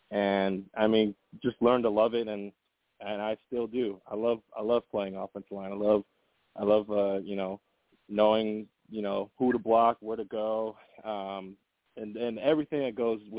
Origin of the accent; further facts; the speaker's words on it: Hawaii, United States; I grew up in Hawaii, and so volleyball is another top sport over there.